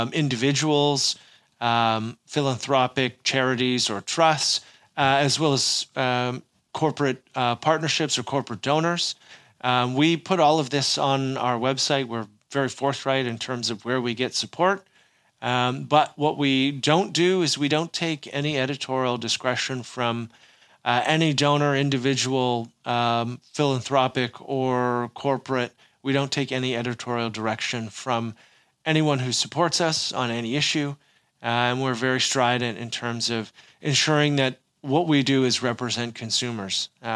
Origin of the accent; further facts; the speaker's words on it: Ontario, Canada; So as you mentioned, I am Canadian, based in the Toronto area.